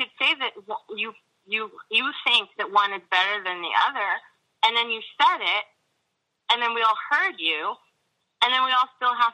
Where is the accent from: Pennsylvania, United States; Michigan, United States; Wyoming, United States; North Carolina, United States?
Pennsylvania, United States; Pittsburgh; I'm gonna do this thing because I'm interesting and I'm from Pittsburgh. Like, you know what I mean? Like, this is where I'm from, so I'm gonna make this art.